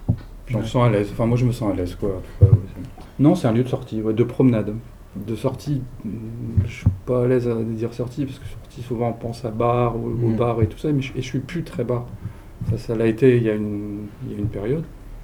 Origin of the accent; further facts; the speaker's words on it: Valenciennes, Hauts-de-France, France; Enfin, moi, j'étais originaire de Valenciennes.